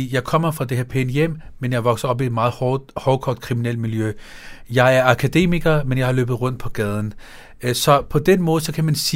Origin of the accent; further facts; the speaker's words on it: Copenhagen, Capital Region of Denmark, Denmark; Jeg er født og opvokset på Blågårds Plads, slut 90'erne, start 0'erne